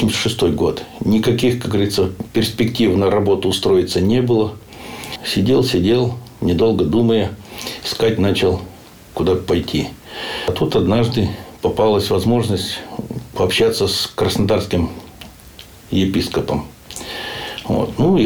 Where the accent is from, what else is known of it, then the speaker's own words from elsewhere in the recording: Donetsk Oblast, Ukraine; born there; Ну, скажем так, родился-то я в Донецкой области на Украине. Вот, но тогда она еще была вместе в Советском Союзе.